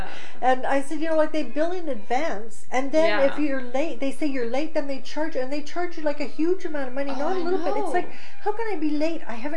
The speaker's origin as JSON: {"language": "English", "country": "Canada", "said": "I don't mind paying a little extra for being Canadian. Like, I would prefer to live here, at least ultimately."}